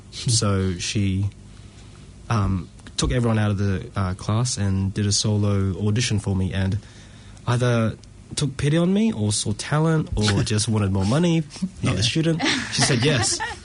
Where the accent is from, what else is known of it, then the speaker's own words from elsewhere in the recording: Sydney, New South Wales, Australia; So I grew up in Sydney.